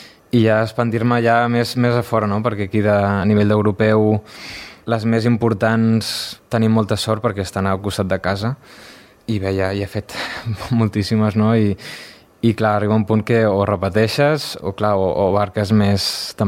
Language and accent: Catalan; Catalonia, Spain; now in Montseny, Spain; jo no sóc d'aquí, sóc del Garraf, i fa un any i mig que vaig anar a viure al poble de Montseny.